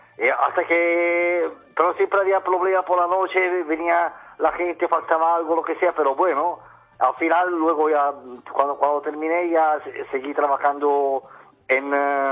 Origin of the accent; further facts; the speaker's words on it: Milan, Lombardy, Italy; moved away as an adult; also born or lived in Sicily; now in Tenerife, Spain; Yo nací en Sicilia. Me crié en Milán y a los 20 años me fui para Tenerife a trabajar primero de conserje y luego de camarero